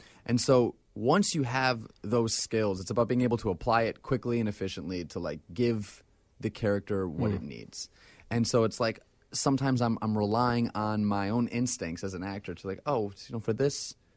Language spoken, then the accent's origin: English; Syracuse, New York, United States; also born or lived in Boston; I was born in Boston. I was actually raised in Syracuse.